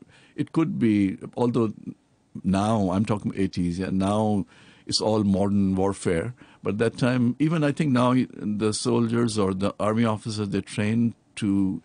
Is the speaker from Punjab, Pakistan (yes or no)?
yes; Multan, Punjab, Pakistan; also born or lived in Karachi; I'm originally from Pakistan, and I was born in a city called Karachi, and then my parents moved to a place called Multan. So that's where I grew up, basically, went to school and all that.